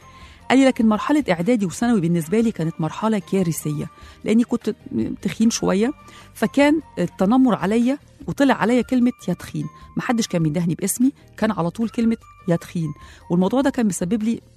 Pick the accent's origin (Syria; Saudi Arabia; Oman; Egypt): Egypt; إحنا كمصريين عندنا السمار الحلو الجميل